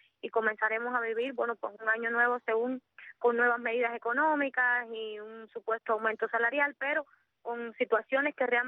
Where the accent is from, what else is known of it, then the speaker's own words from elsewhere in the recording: Cuba; Somos muchos los cubanos que hoy estamos regulados, que hoy estamos perseguidos